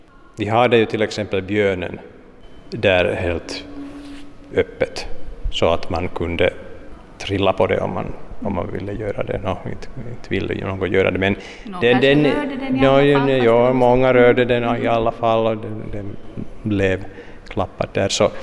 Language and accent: Swedish; Ostrobothnia, Finland; vi som österbottningar ska känna våra omgivningar bättre.